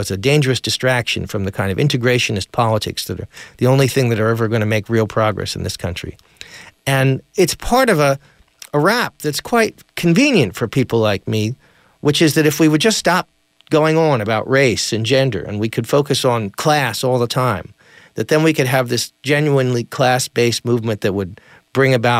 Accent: Memphis, Tennessee, United States; And I guess I grew up in Tennessee, in Memphis, and so I never fully bought that.

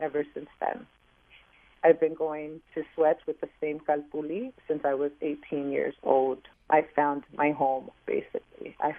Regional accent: Los Angeles, California, United States; I was born and raised in East LA. I am the youngest out of 8 children.

